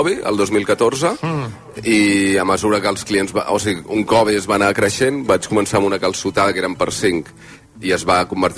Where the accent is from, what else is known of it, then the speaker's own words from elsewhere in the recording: Mataró, Catalonia, Spain; Soc de Mataró. I el producte del Maresme surt molt bo.